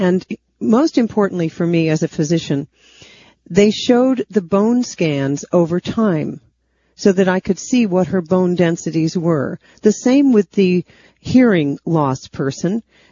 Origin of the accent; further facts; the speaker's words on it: Maine, United States; some German doctors would be coming to speak about the healing work of Bruno Gruning, a man I had never heard